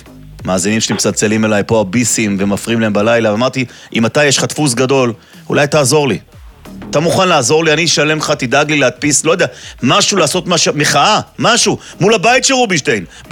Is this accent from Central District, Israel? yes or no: yes; Bnei Brak, Central District, Israel; שלום, שלום, אני מבני ברק, אתם כאן באזור?